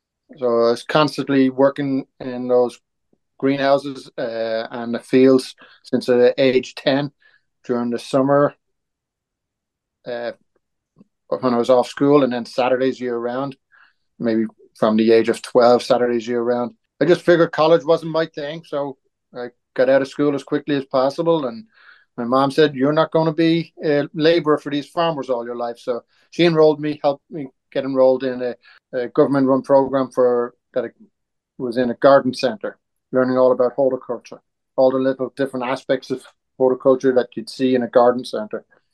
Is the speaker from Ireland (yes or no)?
yes; Rush, Leinster, Ireland; I grew up in Ireland, a little town called Rush. It's in North County Dublin. It was called the Market Gardening Capital of Ireland.